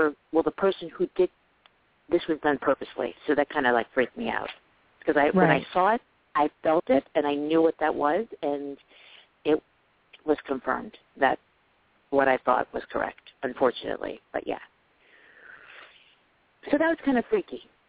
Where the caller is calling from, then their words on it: New York, United States; Hello, this is … I'm calling from New York.